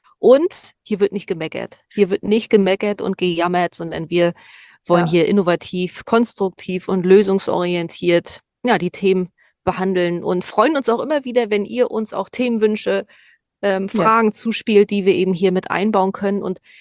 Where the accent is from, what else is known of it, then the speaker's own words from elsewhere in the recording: Rostock, Mecklenburg-Vorpommern, Germany; Also ich komme ja hier aus Rostock, aus dem Norden, ganz nah hier ostseemäßig und so.